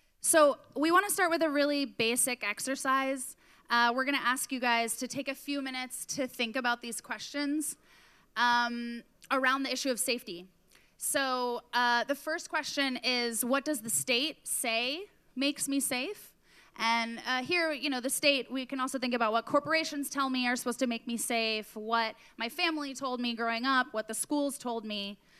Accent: United States; moved away as an adult; now in Berlin, Germany; I'm originally from the States.

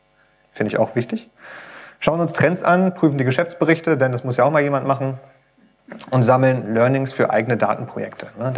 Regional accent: Hanover, Lower Saxony, Germany; ich bin 33 Jahre alt, ich komme aus Hannover, bin da aufgewachsen, wohne da mittlerweile auch wieder, habe aber hier in Lübeck studiert vor mittlerweile einigen Jahren.

